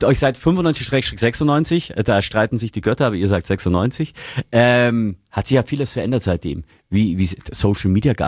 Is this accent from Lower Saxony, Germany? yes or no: no; Augsburg, Bavaria, Germany; bei uns in Augsburg gibt es den Kuhsee.